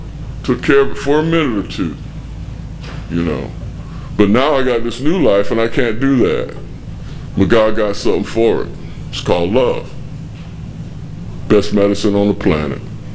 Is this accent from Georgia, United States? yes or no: yes; Savannah, Georgia, United States; the guy that I followed here from Savannah, I'm from Savannah, Georgia.